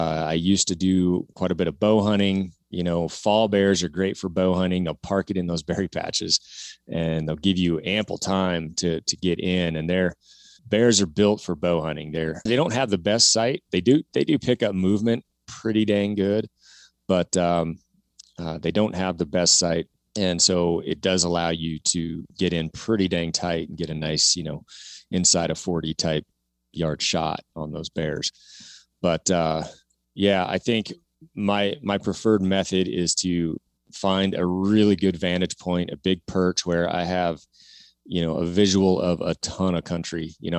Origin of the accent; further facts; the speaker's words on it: Washington, United States; Yeah, so growing up in Washington State, like you did, Mark, we didn't have a whole lot of opportunities.